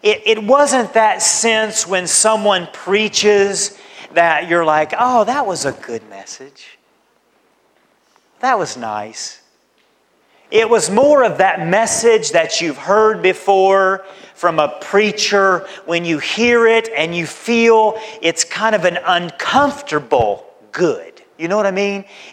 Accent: Tennessee, United States; I'm from Tennessee, and almost always when I would go hiking in Tennessee, we would see a bear.

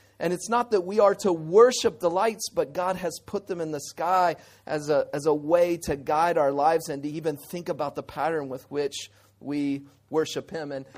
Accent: Houston, Texas, United States; now in Hong Kong; You know, we grew up in Houston, Texas.

